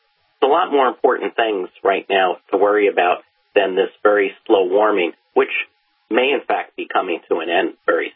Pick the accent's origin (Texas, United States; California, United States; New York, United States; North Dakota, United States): New York, United States; I grew up on Long Island with the Long Island Expressway.